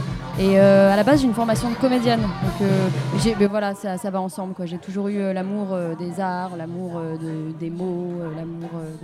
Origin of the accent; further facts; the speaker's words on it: Rouen, Normandy, France; De Rouen. Pas si loin que ça, quoi, en Normandie.